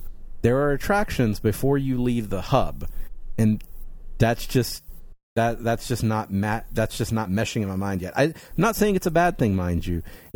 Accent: Texas, United States; Because, you know, we're from Texas.

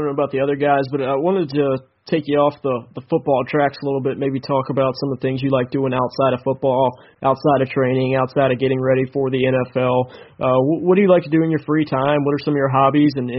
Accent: Virginia, United States; I'm from Virginia. These guys live in Texas

